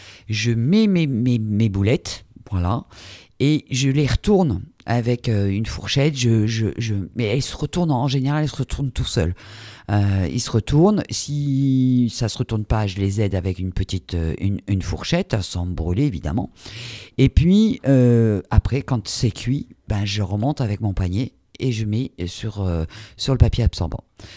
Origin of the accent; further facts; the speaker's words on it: France; Je suis française, donc j'ai dit ranch.